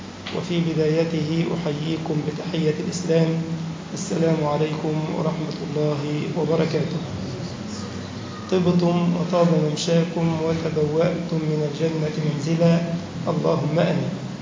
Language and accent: Arabic; Egypt; اللهم اجعل بلدنا مصر سخاء رخاء وسائر بلاد